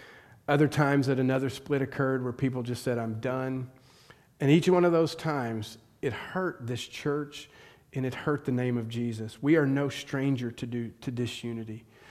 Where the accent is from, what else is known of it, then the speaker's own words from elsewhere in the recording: the South, United States; I am from the South. Where I'm from, I still hear stories of people that say, you go worship with your own people.